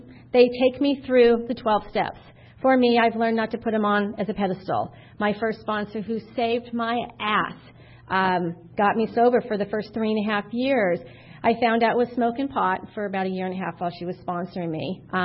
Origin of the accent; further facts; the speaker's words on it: Alpine, California, United States; I'm from Alpine, Orange County, Alpine, totally two different worlds.